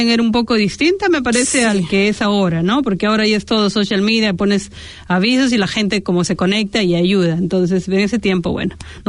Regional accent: Huancayo, Junín, Peru; yo vengo de Perú, nací en el en las altas montañas, como dicen, soy de la ciudad de Huancayo. Tengo 9 hermanos

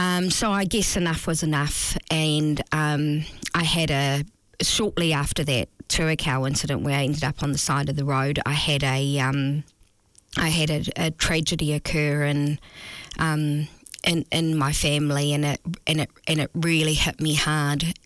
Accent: Scotland, United Kingdom; moved away; I was born in Scotland and raised in Scotland as a young child, and it was just part of the culture that I was raised

